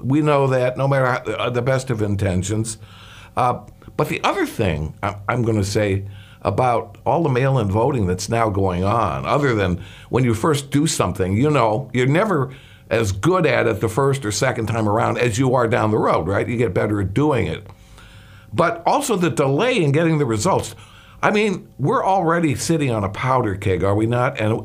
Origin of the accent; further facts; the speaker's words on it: Chicago, Illinois, United States; I come from the Chicago area